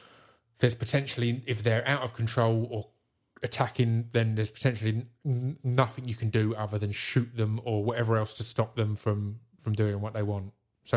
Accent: United Kingdom; Being all British

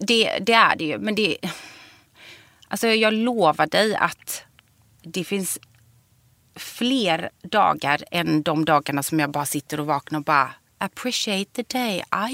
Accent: Gothenburg, Västra Götaland County, Sweden; Jag kommer från Göteborg... Du vet, mellanklass är inget speciellt då. Frisörbarn, pappa spanjor, inte homosexuell.

